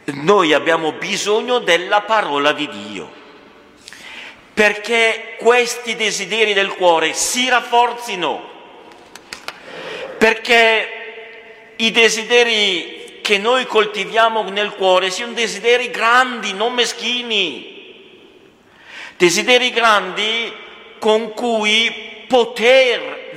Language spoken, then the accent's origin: Italian; Cremona, Lombardy, Italy; sono di Cremona.